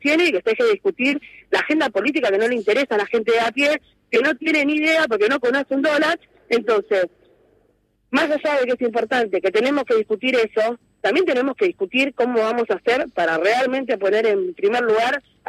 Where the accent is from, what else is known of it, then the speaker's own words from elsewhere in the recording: Villa Fiorito, Buenos Aires Province, Argentina; yo no me mudé, yo nací, vivo en Villa Fierito, no tengo ninguna intención de irme